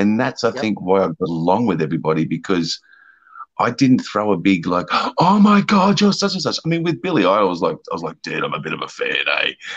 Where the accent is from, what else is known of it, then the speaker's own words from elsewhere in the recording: Australia; mate, I'm from Australia.